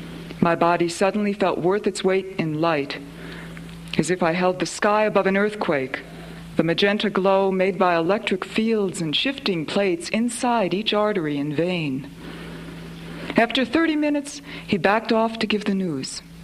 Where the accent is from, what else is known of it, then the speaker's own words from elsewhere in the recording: Troy, New York, United States; I grew up in Troy, New York, and upstate New York has all these classical name places like Ithaca and Syracuse and Troy.